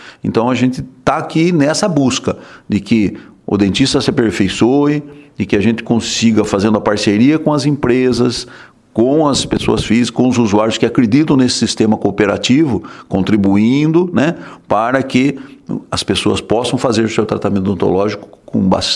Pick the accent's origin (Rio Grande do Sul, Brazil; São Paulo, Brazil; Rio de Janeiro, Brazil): São Paulo, Brazil; Piracicaba; born there; Piracicabano, nasci aqui em Piracicaba, 13 de julho de 1952.